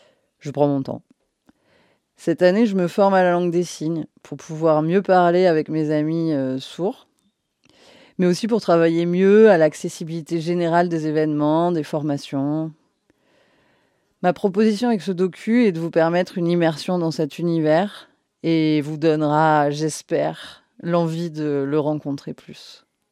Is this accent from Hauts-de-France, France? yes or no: no; Occitanie, France; moved away as an adult; now in Corrèze, France; j'ai tout juste 39 ans. J'ai quitté la Lozère il y a à peine 10 ans pour m'installer en Corrèze.